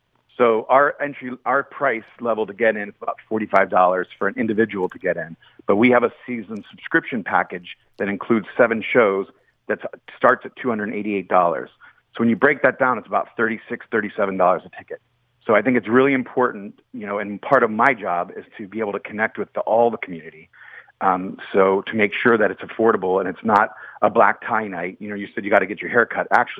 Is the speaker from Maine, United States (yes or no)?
no; Erie, Pennsylvania, United States; I grew up in Erie, Pennsylvania, so bars in the middle of the block are just my kind of thing.